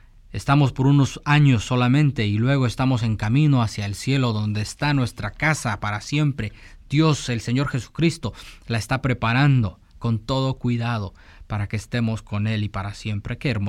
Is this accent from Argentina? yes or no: no; Guatemala; Este servidor, como un guatemalteco, usa pasaporte guatemalteco.